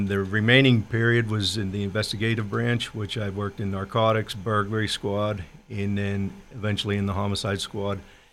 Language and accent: English; Pittsburgh, Pennsylvania, United States; Born and raised in Pittsburgh, obviously Allegheny County.